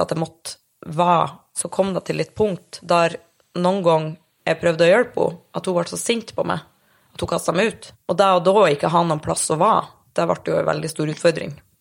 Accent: Mosjøen, Nordland, Norway; fordi at jeg var en del hjemme I Mosjøen I helgen

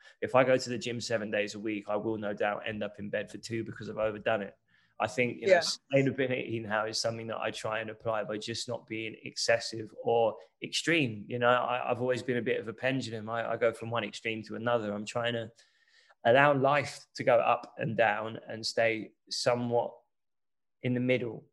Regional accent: London, United Kingdom; growing up in East London prepared me for really well.

